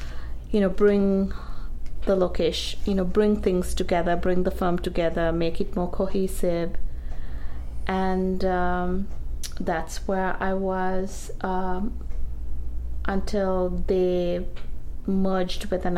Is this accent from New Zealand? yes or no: no; Sri Lanka; now in United States; Well, I'm originally from Sri Lanka.